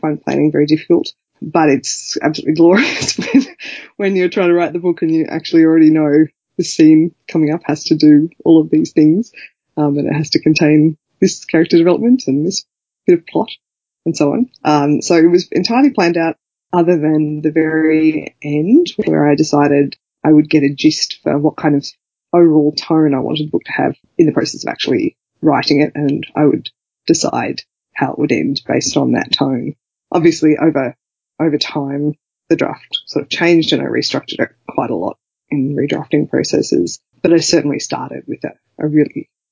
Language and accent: English; Australia; Well, I am an Australian fantasy author. I live in Canberra, same as you.